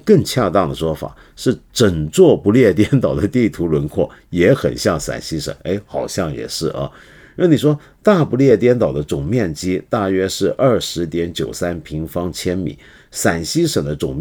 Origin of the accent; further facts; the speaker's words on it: Taiwan; 我是个在台湾长大的人，我当然更不希望有任何不好的事情发生在两岸